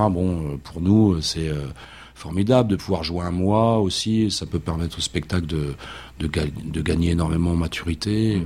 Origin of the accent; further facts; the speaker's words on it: Amiens, Hauts-de-France, France; born there; Oui, ouais, moi je suis né à Amiens.